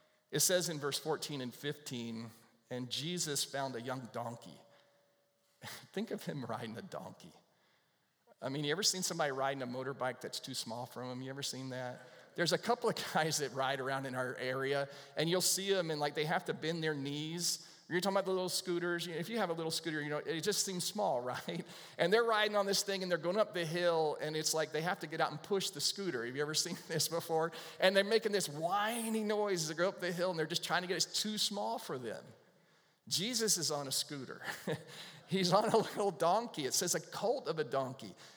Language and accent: English; United States; I'm an American. You're probably an American too.